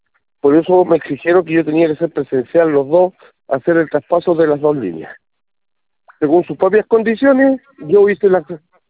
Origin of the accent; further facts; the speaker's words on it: Coquimbo, Chile; yo soy de acá de Coquimbo. Fuimos a La Serena, subimos a La Serena ahí en la plaza